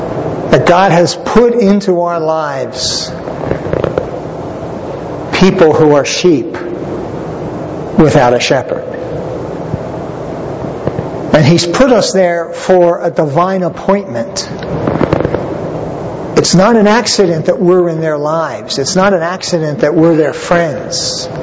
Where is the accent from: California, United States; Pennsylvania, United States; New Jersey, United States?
Pennsylvania, United States; Philadelphia; Hey, I grew up in Philly. I grew up with a basketball in my hand.